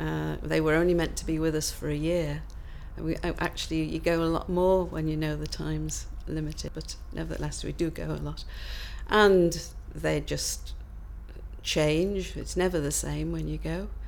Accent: Wirral, North West England, United Kingdom; I'm 70 and I'm from Wirral in Merseyside.

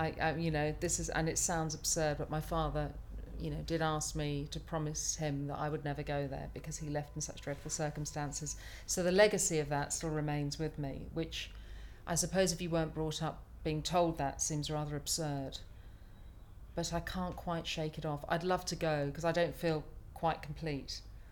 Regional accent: England, United Kingdom; first language German; English is a second language; also born or lived in London; And although I was born in England, I didn't speak English until I was four.

